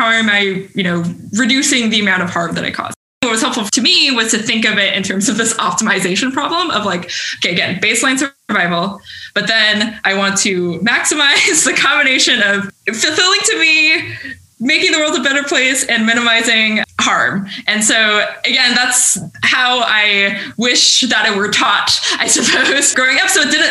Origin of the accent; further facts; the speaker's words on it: Washington, United States; So I was living in Seattle. I was like, I'm here out of inertia. Like, I grew up in Washington State.